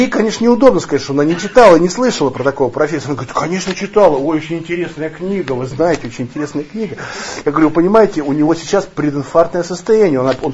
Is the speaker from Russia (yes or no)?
yes; Saint Petersburg, Russia; Я говорю, здравствуйте, вот мы из Петербурга.